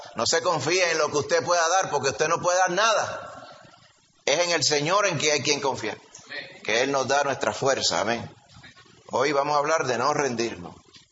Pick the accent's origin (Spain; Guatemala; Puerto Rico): Puerto Rico; Nosotros aquí en Puerto Rico, y perdona que se lo diga, pero yo soy puertorriqueño también, de pura cepa, como dicen por ahí.